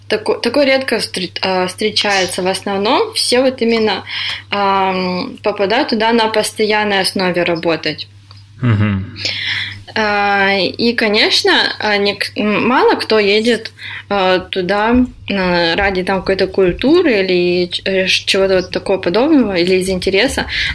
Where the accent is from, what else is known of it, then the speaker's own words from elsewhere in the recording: Yekaterinburg, Sverdlovsk Oblast, Russia; now in China; я из Екатеринбурга, и там я училась просто на английском языке, а сама параллельно учила китайский.